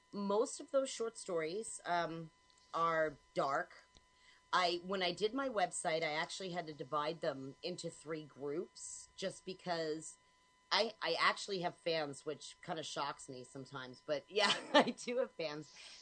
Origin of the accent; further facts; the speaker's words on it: Daytona Beach, Florida, United States; Well, I'm in the middle of the woods, and having spent so much time in Daytona Beach growing up, I kind of feel starved.